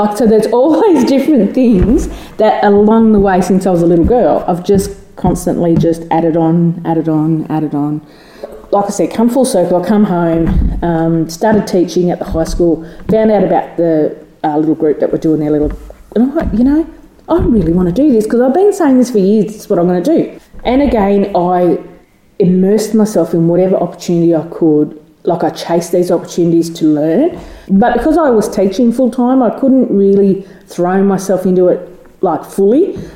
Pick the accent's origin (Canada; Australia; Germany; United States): Australia; Canamble, New South Wales; I wasn't born in Canamble, I was born in Sydney, but I was raised from a baby in Canamble.